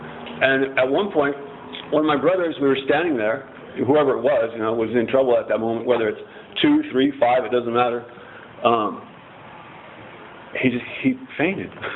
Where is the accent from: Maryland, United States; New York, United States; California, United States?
California, United States; Bakersfield; also born or lived in Fresno; Actually, I was born in Fresno, raised in Bakersfield.